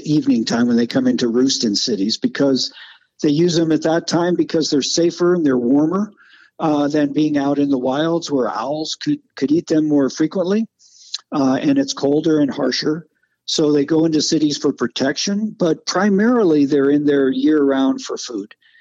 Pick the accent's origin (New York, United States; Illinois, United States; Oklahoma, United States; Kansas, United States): Kansas, United States; meadowlarks always fascinated me as a kid growing up in Kansas.